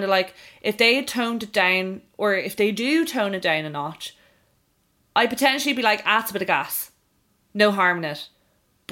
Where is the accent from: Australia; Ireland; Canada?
Ireland; And as Irish people, that's not something you and I are going to fully understand.